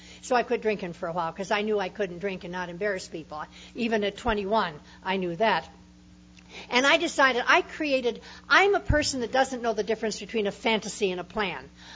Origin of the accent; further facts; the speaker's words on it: Midwest, United States; I was born and brought up in the Middle West